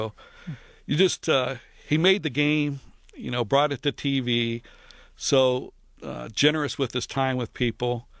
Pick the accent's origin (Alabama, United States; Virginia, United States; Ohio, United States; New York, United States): Ohio, United States; Columbus; Well, the cool thing with that is growing up in Columbus, Ohio, being a golf pro, he was pretty much, you know, would be my idol.